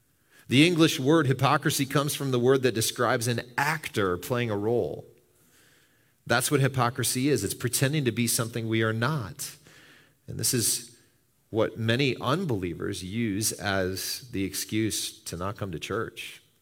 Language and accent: English; Wisconsin, United States; Now, I've only lived here a little over 3 years, okay? But I grew up in Wisconsin, so I kind of know a little bit about what life is like in Wisconsin.